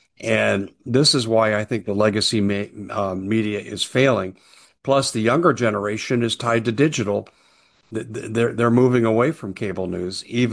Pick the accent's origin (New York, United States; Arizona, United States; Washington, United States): Arizona, United States; Whitman; There's my hometown right there, Whitman, Arizona. It's more of a hamlet. It's kind of a mythical name. It's not an incorporated city, but it's a general area in North Maricopa County, north of metropolitan Phoenix.